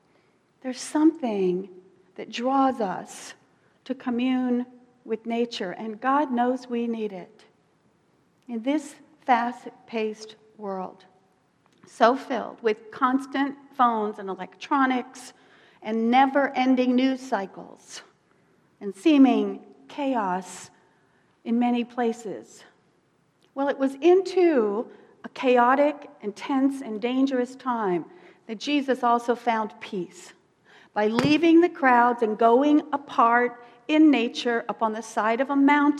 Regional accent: Florida, United States; these apple trees that astounded me growing up in South Florida.

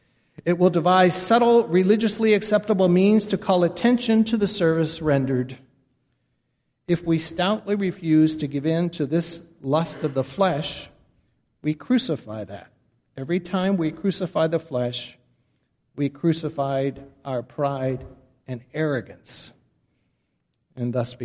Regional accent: Boynton Beach, Florida, United States; Well, I'm from Boynton Beach.

